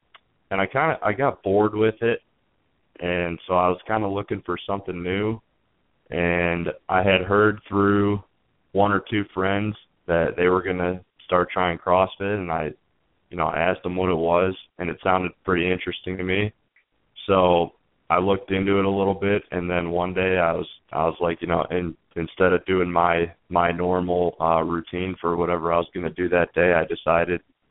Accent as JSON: {"language": "English", "town": "Twinsburg", "region": "Ohio", "country": "United States", "said": "and I'm from Twinsburg, Ohio."}